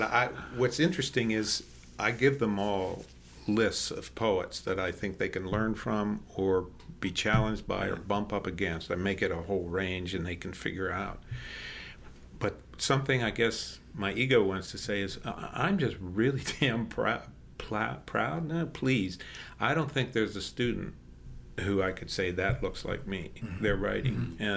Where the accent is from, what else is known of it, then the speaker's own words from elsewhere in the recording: Pittsburgh, Pennsylvania, United States; from Pittsburgh.